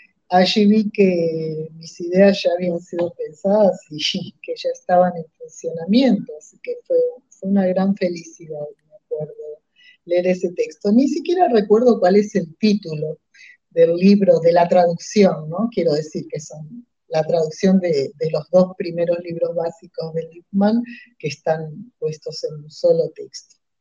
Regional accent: Argentina; Mi nacionalidad, yo soy argentina. Mi formación, yo me formé en la Universidad de Buenos Aires, en la UBA.

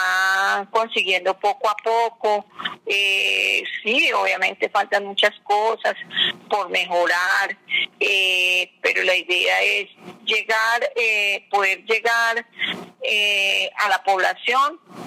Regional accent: Espinal, Tolima, Colombia; nosotras somos del Espinal Tolima

